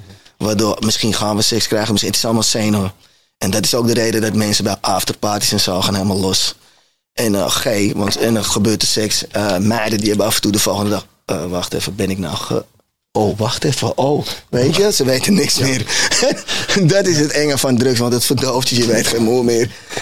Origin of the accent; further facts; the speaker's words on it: Netherlands; En ik groeide op in Nederland tussen tuig.